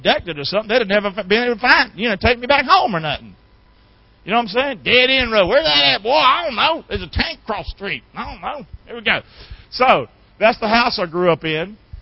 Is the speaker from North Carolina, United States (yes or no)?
yes; Rockingham, North Carolina, United States; Well, this is my hometown, Rockingham, North Carolina.